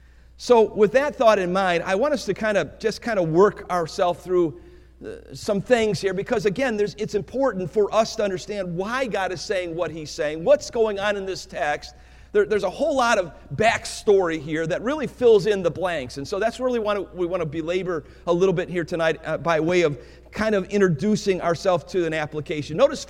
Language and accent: English; Cleveland, Ohio, United States; You know, as a boy growing up in Cleveland, I would characterize the house or the home in which I was raised as a very disciplined home.